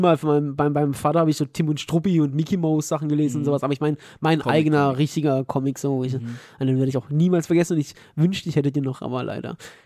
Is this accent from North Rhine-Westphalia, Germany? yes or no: no; Niefern, Baden-Württemberg, Germany; es war in Niefern, da wo ich aufgewachsen bin.